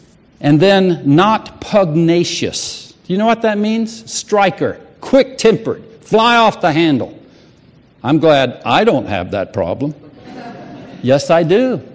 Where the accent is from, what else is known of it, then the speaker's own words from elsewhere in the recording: the South, United States; I was raised in the South as a teetotaler.